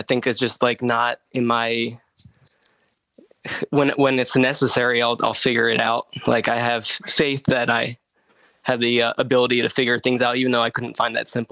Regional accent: Havertown, Pennsylvania, United States; also born or lived in South Philly; So I grew up in Havertown, which is Delco, and I swore we'd never go back.

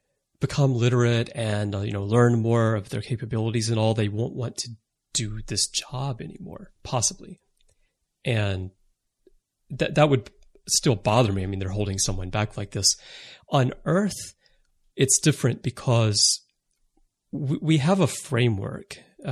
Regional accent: United States; moved away as an adult; now in Japan; I'm American, but I've lived in Japan most of my adult life. So I'm quite Japanese, the way that I do things.

